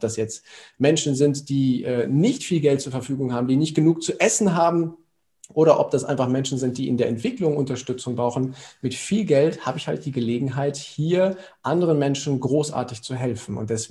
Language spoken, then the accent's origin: German; Germany; ich bin charmante 39, komme aus Deutschland, wohne in Nordrhein-Westfalen, genauer gesagt in Gütersloh, quasi im Herzen von dieser Republik